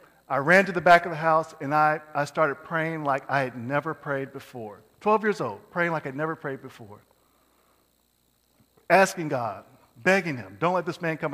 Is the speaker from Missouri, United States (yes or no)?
no; Indianapolis, Indiana, United States; I grew up in Indianapolis, and at the time, I used to walk to school.